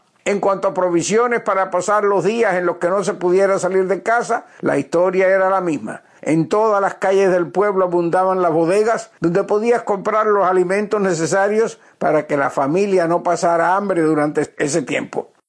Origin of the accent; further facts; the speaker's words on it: Cuba; en los ya lejanos tiempos de mi adolescencia, Isaías estaría considerado poco más que un viento platanero, que es como los cubanos llamábamos a los ciclones de poca monta.